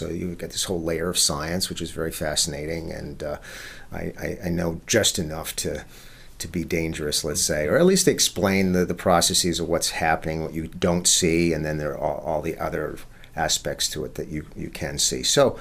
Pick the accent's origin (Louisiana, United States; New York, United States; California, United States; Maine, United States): Maine, United States; I'm originally from Maine. I had a graphic design business.